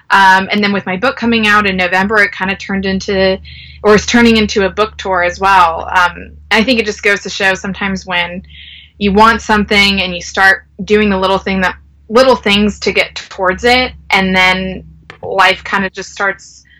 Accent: North Carolina, United States; But I am from North Carolina.

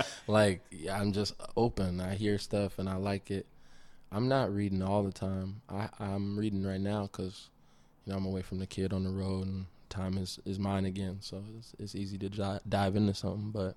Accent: Chicago, Illinois, United States; moved away; also born or lived in Maine / New Hampshire; I was born in Chicago. My family's from Chicago. I'm originally from Chicago.

